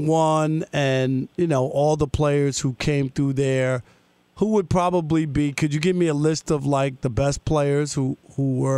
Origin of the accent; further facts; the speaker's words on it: New York, United States; I'm from Jamaica, Queens, so that's why I wanted to know.